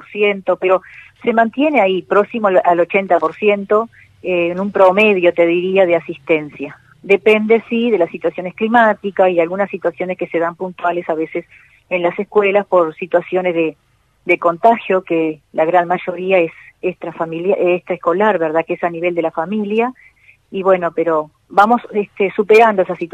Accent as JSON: {"language": "Spanish", "region": "Tacuarembó", "country": "Uruguay", "tie": "born or raised there", "said": "soy oriunda de Tacuarembó, toda mi trayectoria en el departamento de Tacuarembó"}